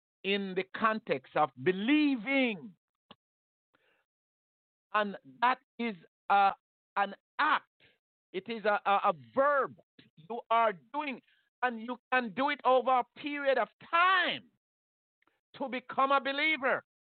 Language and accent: English; Saint Catherine, Jamaica; born there; I'm Jamaican, St. Catherine born.